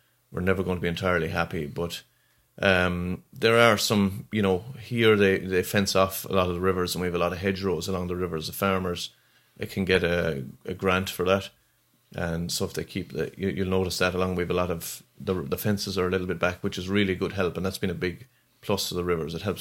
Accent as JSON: {"language": "English", "country": "Ireland", "said": "As Irish, we've traveled all over the world, but Guinness doesn't travel."}